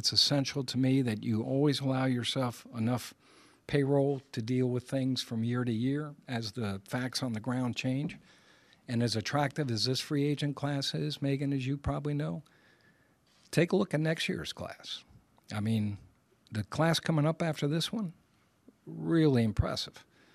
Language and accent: English; New York, United States; I'm a New Yorker. I don't think anybody can be that positive.